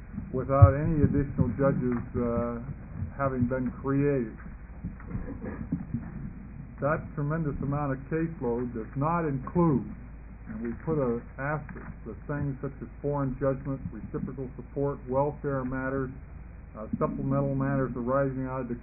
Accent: Redmond, Oregon, United States; I'm an attorney from Redmond

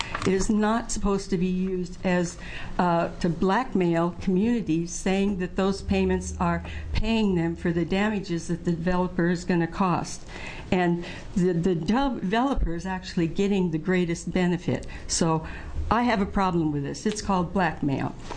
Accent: LeGrand, United States

